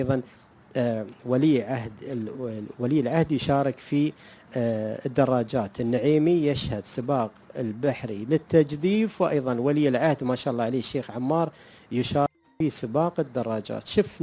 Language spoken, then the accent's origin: Arabic; United Arab Emirates; عندنا في الإمارات